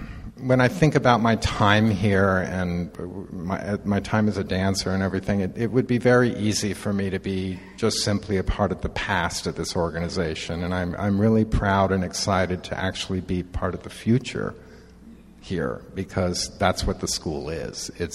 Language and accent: English; San Francisco, California, United States; born there; I was born here in the Bay Area. My family's here. It's very important for me to be a part of this community.